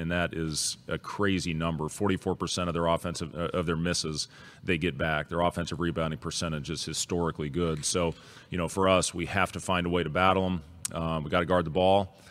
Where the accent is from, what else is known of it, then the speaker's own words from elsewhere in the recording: Lincoln, Nebraska, United States; born there; My dad got his PhD at Nebraska. I was born in Lincoln, so we absolutely love it.